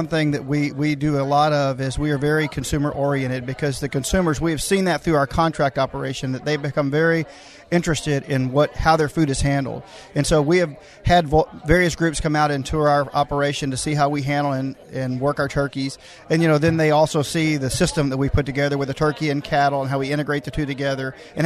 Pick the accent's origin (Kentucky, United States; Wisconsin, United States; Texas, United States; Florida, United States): Texas, United States; Rogers; from Rogers, Texas.